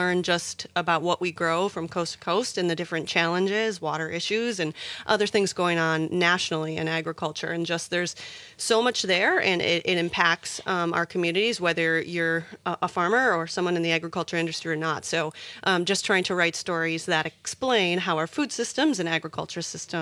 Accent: Two Creeks, Wisconsin, United States; I'm from Two Creeks, Wisconsin, which is in between two rivers and Kewaunee on the lakeshore, primarily a dairy farming community, super small community. So that's how I grew up

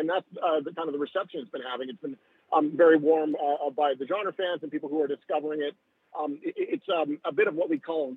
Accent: Canada; now in Los Angeles, United States

